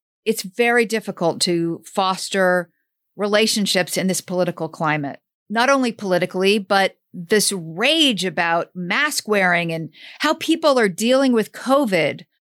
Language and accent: English; Washington, District of Columbia, United States; I grew up in Washington, D.C. during the 70s and 80s